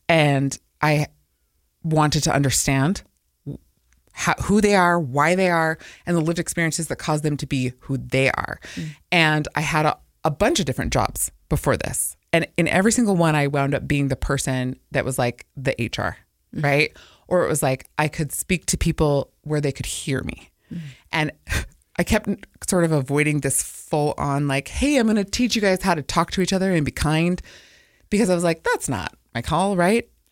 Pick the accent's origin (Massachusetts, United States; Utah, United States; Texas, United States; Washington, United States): Utah, United States; Provo; also born or lived in Samoa; I grew up in Provo. I was born in Samoa and then moved here when I was one and grew up in Provo, a BYU Cougar fan.